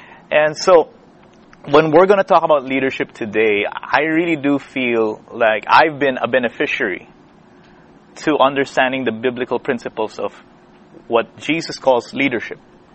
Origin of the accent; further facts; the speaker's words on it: Philippines; English is a second language; moved away as an adult; now in Nashville, United States; We go into university a little early in the Philippines. That's where I'm from. I'm from the Philippine Islands. And we moved to Nashville, my family and I, almost 2 years and 9 months ago.